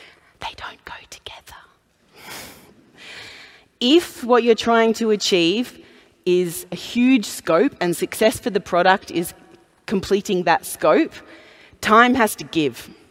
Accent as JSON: {"language": "English", "country": "Australia", "said": "I've worked around the world. I'm an Australian. I promise I'll try not to swear. I've worked in Asia, in Hong Kong. I've worked in Germany. I've worked in Europe."}